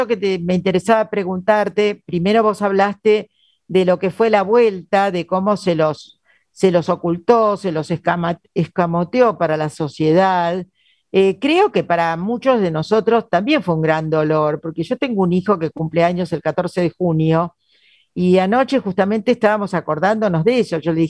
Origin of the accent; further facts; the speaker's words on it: Argentina; el tema de la soberanía es absolutamente esencial a nuestra identidad, como argentinos